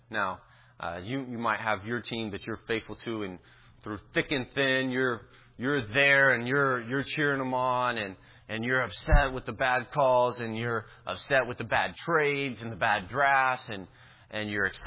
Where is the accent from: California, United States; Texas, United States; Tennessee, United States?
Texas, United States; Dallas; I'm from the Dallas area, so please don't hurt me if you're a Saints fan